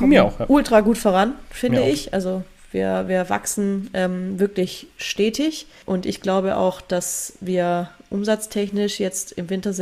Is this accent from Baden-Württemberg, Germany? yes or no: yes; Baden-Württemberg, Germany; ich bin Schwabe